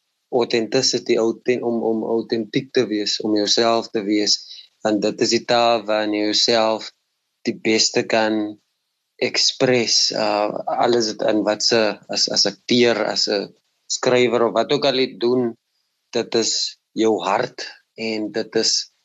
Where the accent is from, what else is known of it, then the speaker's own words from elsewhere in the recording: Port Elizabeth, Eastern Cape, South Africa; Ek het in Shoreville groot geword in Kaibega, in Port Elizabeth, en dit is 'n breingemeenskap wat swaar trek